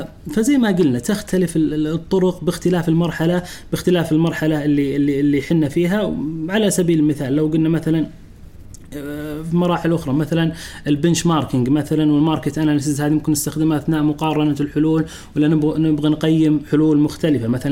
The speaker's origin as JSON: {"language": "Arabic", "country": "Saudi Arabia", "said": "محللين الاعمال عندنا في السعوديه غالبا مرتبطين بالمشاريع التقنيه بشكل كبير"}